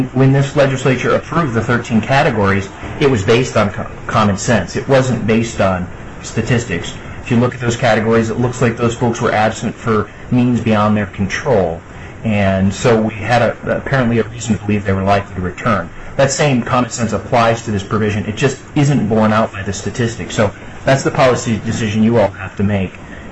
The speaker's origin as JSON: {"language": "English", "region": "Michigan", "country": "United States", "tie": "born or raised there", "moved": "as an adult", "lives_now": "Alaska, United States", "said": "and I was born and raised in Michigan. I went to college and law school there, and here I am in Alaska."}